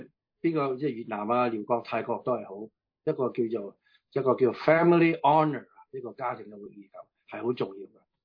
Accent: China; 但系我哋中国人咧就唔一样，好似有时候放假

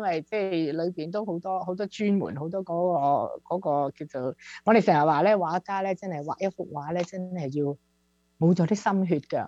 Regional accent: Panyu, Guangdong, China; 因為那個大叔咧去咗我鄉下嗰度，番禺嗰度

